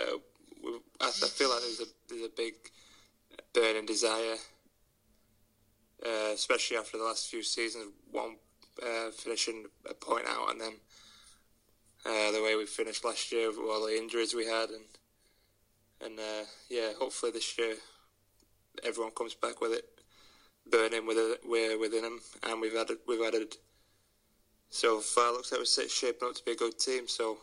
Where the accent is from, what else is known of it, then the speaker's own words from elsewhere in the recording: United Kingdom; obviously being British